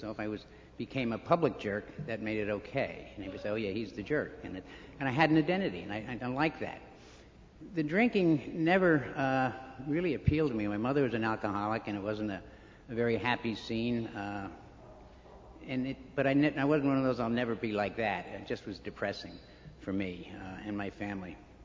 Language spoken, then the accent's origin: English; Flushing, New York, United States; born there; I was born here in New York City, actually out in Flushing, and I've spent the rest of my life telling people I'm from Western Long Island.